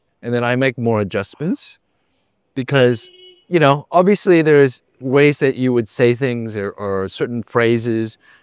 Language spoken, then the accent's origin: English; United States; there were so many stories, you know, us growing up in America, stories that we wanted to see on the screen